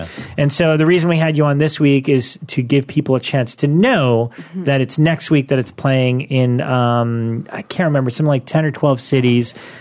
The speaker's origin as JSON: {"language": "English", "region": "New York", "country": "United States", "said": "I am also from New York and I miss nothing about it."}